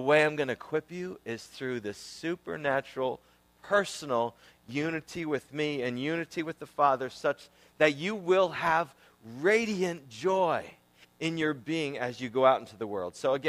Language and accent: English; New England, United States; I was raised in New England.